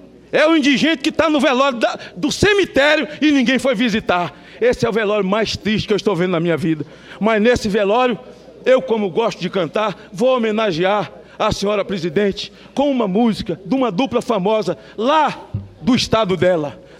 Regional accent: Itapetinga, Bahia, Brazil; also born or lived in Macarani; now in Espírito Santo, Brazil; da minha pequena Macarani, onde eu nasci, da minha pequena Itapetinga, onde eu fui criado, em nome dos meus amigos, do povo, do Estado, do Espírito Santo que me acolheu como filho adotivo.

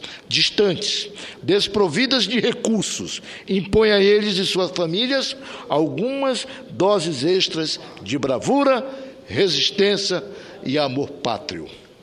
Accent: Amazon, Brazil; Nós que somos da Amazônia e que acompanhamos tudo o que é da região

